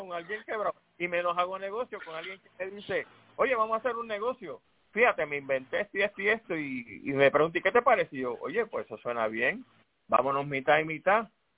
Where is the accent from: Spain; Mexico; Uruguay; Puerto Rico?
Puerto Rico; Déjeme tranquilito, siendo boricua